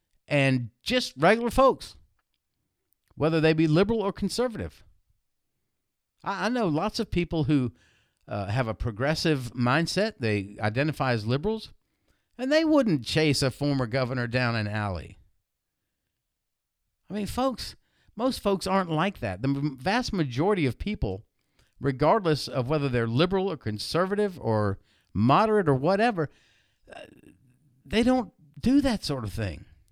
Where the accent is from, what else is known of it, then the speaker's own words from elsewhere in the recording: South Carolina, United States; Maybe it's because I was raised in South Carolina, here in the South, and, you know, you just do things differently.